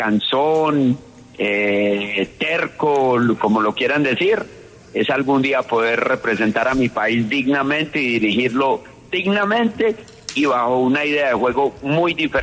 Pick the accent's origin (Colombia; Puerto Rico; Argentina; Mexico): Colombia; yo quiero trabajar en Colombia, en mi país querido.